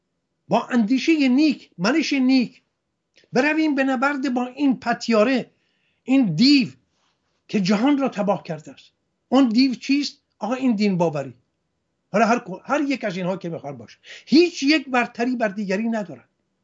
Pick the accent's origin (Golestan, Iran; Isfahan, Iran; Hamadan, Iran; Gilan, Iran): Hamadan, Iran; خودم در محله کریمیان همدان بزرگ شدم